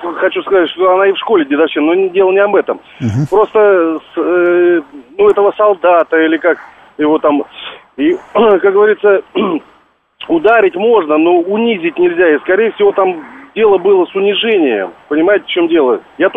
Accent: Moscow, Russia; я из Москвы.

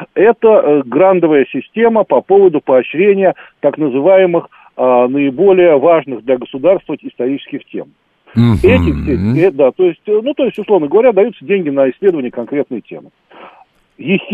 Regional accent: Russia; moved away; Хотя у меня там есть какие-то польские корни, но тем не менее, все-таки я как бы из России приехал, да.

